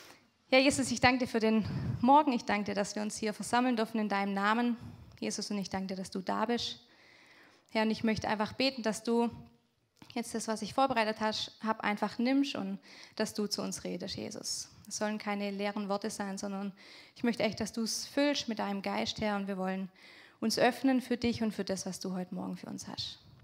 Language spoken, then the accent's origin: German; Egenhausen, Baden-Württemberg, Germany; also born or lived in Leonberg; Sind jetzt im Sommer wieder hergezogen ins schöne Egenhausen.